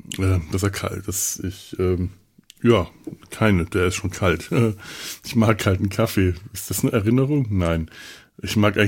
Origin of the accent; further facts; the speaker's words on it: Bavaria, Germany; ich komme ja aus Franken